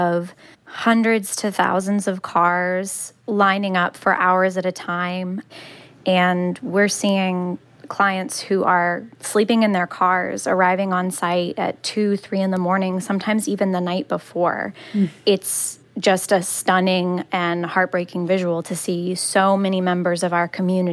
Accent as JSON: {"language": "English", "region": "Louisiana", "country": "United States", "said": "I'm from South Louisiana, and I think a very common trait among the communities here is resilience."}